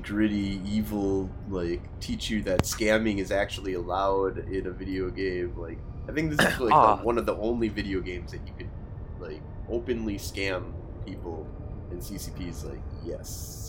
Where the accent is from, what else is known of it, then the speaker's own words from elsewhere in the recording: United States; using English as a crutch is I'm from America, so I understand that.